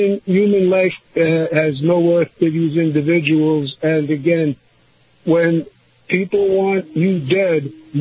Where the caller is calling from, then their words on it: Sarasota, Florida, United States; from Sarasota.